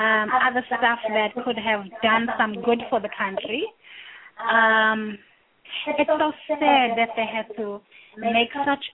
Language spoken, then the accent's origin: English; South Africa; moved away as an adult; I am from South Africa, born and raised, lived there until my early 20s. Yes, I am older than 20.